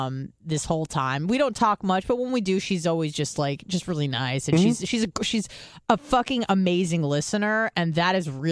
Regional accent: California, United States; I'm from California, but I'm becoming the problem from Florida.

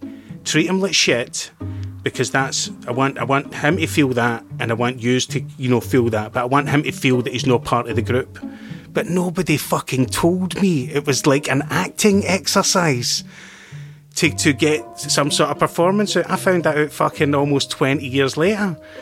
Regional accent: Scotland, United Kingdom; accent: Scottish; I was so paranoid about my accent. That was the thing that took all the other worries away for a lot of it, you know, was just panicking that everybody that saw it was going to see straight through me and go, like, what the fuck is that Scottish guy

